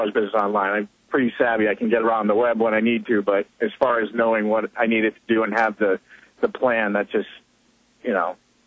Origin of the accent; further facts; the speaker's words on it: Salem, New Hampshire, United States; I'm from Salem, New Hampshire.